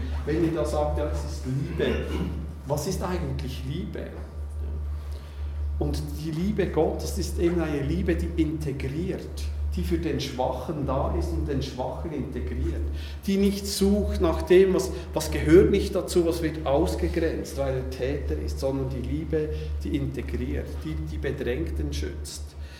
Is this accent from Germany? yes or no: no; Switzerland; Wir sind Schweizer, weil wir unter dem gleichen Gesetz leben. Weil wir die Bedingungen erfüllen, die es braucht, um Schweizer zu sein. Weil wir hier geboren sind oder weil wir uns eingebürgert haben